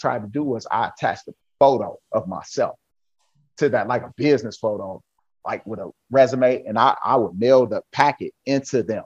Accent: Ohio, United States; because I'm from Southwest Ohio, one of my mentors, Bobby Segers, worked 22 years in the COC.

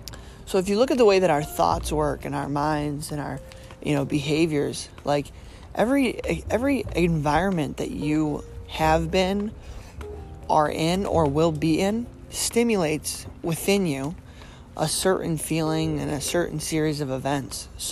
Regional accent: Palmyra, United States; I actually noticed this when I went home for Christmas, back to Palmyra, my hometown.

